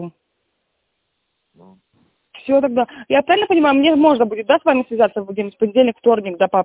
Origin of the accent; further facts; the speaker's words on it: Moscow, Russia; Нет, я из Москвы, да, наша компания работает по всей России.